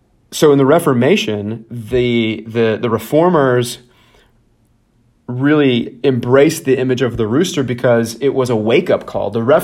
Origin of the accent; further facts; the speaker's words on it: the South, United States; accent: southern; Chanticleer. And that's my southern accent.